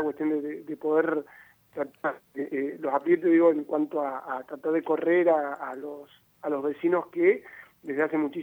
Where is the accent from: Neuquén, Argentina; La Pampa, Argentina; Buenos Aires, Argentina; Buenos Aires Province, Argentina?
Neuquén, Argentina; Las Ovejas; also born or lived in Villa del Nahueve; yo nací ahí en Villa de Nahueve, desde muy chico nos vinimos acá a Las Ovejas, pero bueno, tenemos algunas propiedades familiares y demás ahí en la zona, ¿no?